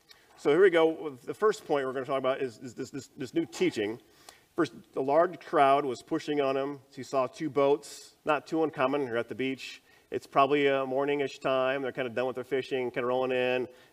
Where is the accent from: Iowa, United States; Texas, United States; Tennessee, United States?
Iowa, United States; So I'm from Iowa, so I moved out here.